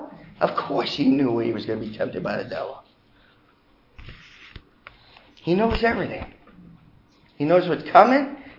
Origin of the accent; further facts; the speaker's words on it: Northeast, United States; I come from the Northeast. It's cold.